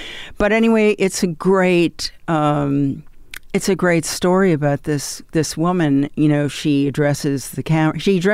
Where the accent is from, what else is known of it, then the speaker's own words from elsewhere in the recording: New York, United States; I grew up in New York.